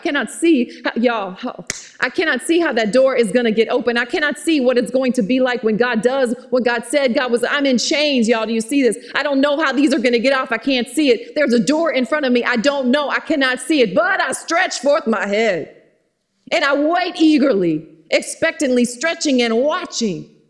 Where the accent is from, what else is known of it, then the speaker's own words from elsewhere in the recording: Georgia, United States; I put more syllables in words, because I'm from Georgia, put 9 or 10 syllables where there's really only two.